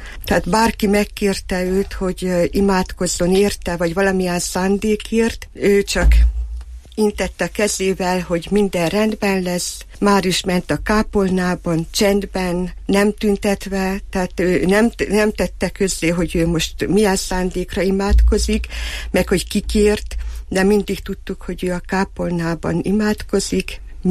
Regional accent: Bixad, Covasna, Romania; én meg Sepsibűszádról származom, ugye Háromszékről, Kovászna megyéből

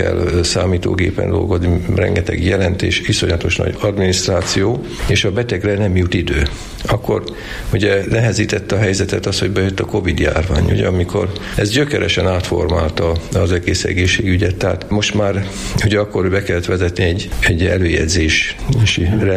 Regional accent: Sarud, Heves, Hungary; born there; now in Kápolna, Hungary

